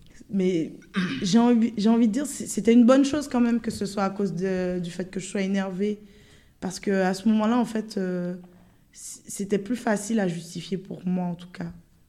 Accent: France; alors que je suis française

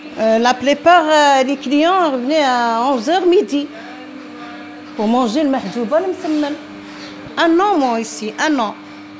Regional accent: Constantine, Constantine Province, Algeria; Je suis algérienne, Constantine, hein?

